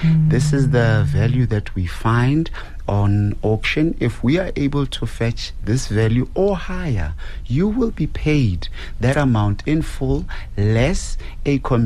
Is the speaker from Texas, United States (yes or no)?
no; Fort Lauderdale, Florida, United States; We could have the very same culture because I'm from Fort Lauderdale.